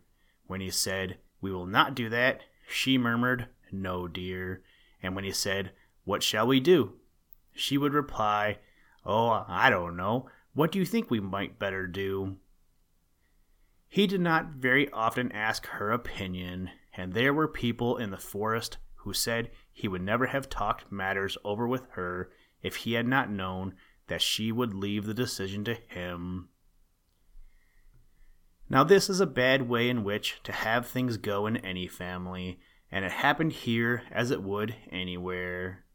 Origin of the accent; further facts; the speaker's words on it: Michigan, United States; from the great state of Michigan. I'm sure I'm not the only one, but I do like to meet people from my home state, my hometown, my home school, or my home whatever.